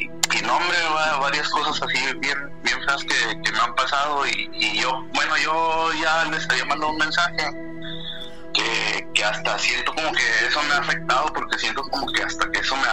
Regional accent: Ciudad Juárez, Chihuahua, Mexico; soy de Ciudad Juárez, Chihuahua. Esta es la primera vez que participo.

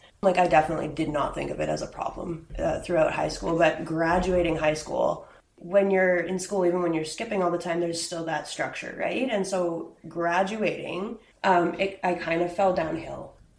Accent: Atlin, British Columbia, Canada; I usually say that I'm from Atlin, and that's really because like that's where I grew up and that's where my heart is, and I have family there. And yeah, I moved there when I was 7.

